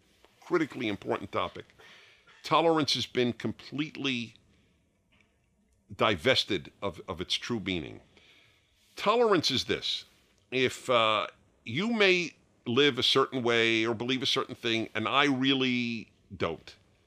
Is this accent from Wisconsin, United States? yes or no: no; New York, United States; I was raised, hey, I am a Jew from New York